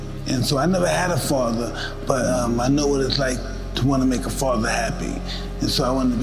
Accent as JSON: {"language": "English", "town": "Brooklyn", "region": "New York", "country": "United States", "said": "I'm from Brownsville, Brooklyn. I'm what fear looks like."}